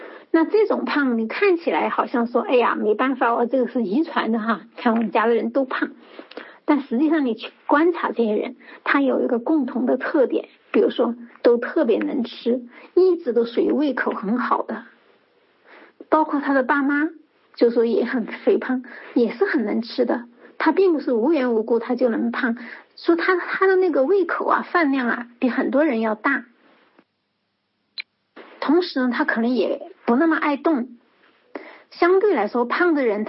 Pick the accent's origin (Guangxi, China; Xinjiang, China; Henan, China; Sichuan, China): Sichuan, China; accent: Sichuanese; 用我们四川话说